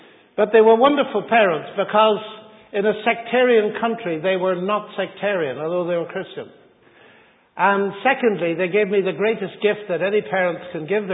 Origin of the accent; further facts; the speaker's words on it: Northern Ireland, United Kingdom; I come from Northern Ireland, which is one of my problems, and I arrived in Cambridge in the middle of the last century a long time ago and found that my Irish heritage